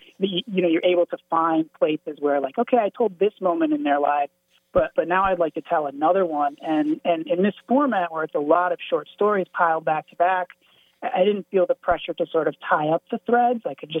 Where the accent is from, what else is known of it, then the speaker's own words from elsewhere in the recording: Winona, Minnesota, United States; also born or lived in Appleton, Wisconsin; I was born in the Fox Cities of Wisconsin, Appleton, Wisconsin area. And my family moved to Winona, Minnesota when I was, I think, in middle school.